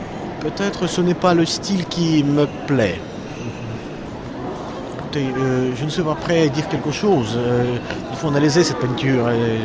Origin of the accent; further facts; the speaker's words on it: Russia; French is a second language; De la Russie.